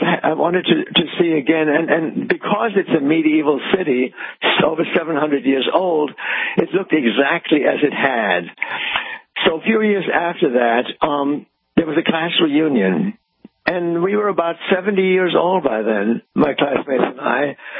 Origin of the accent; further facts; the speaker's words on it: Wittenberg, Saxony-Anhalt, Germany; moved away; We went to stay in Berlin, and then we went to my hometown. I was scared at the time. What would I find there 50 years later?